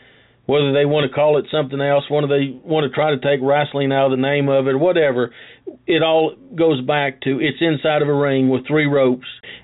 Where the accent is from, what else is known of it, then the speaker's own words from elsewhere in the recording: Kingsport, Tennessee, United States; the one covering the history of East Tennessee, more importantly, the city of Kingsport, my hometown